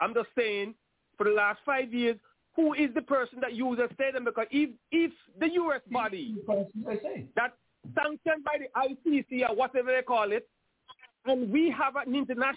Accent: Ladder Hill, St. Helena; Let me talk for Ladder Hill itself, because I'm from Ladder Hill.

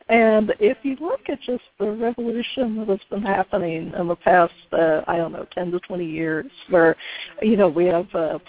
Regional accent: Indiana, United States; I was raised in Indiana, you know, and so I actually didn't have a lot of those experiences until like 18, you know, in college

